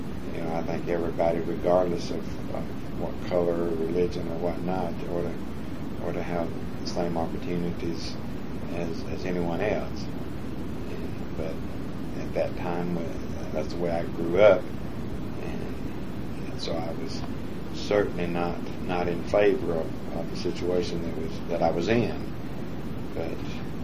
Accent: the South, United States; it almost made you ashamed of being a Southerner.

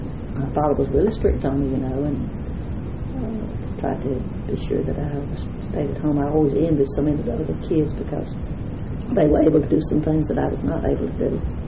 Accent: Wilson, North Carolina, United States; born there; Well, I was born in Wilson, North Carolina. I was the only girl in a family of seven.

